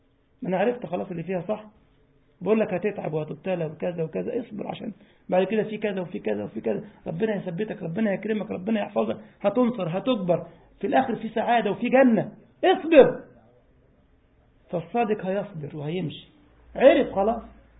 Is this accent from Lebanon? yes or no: no; Egypt; أنا كنت أقول كده للشباب عندنا في مصر